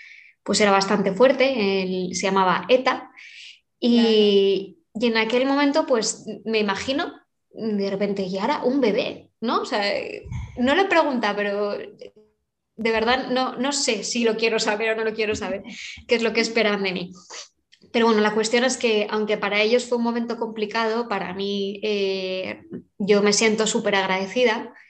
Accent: Basque Country, Spain; born there; soy española. Nací hace 39 años en el norte de España, en el País Vasco. Y vengo de una familia grande, tradicionalmente católica, tanto por parte de mi madre como de mi padre.

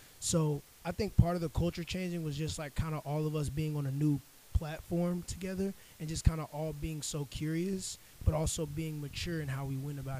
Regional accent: South Carolina, United States; I came all the way from South Carolina

